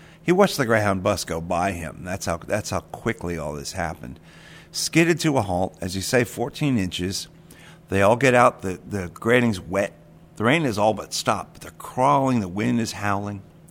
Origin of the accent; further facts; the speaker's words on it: St. Petersburg, Florida, United States; also born or lived in Savannah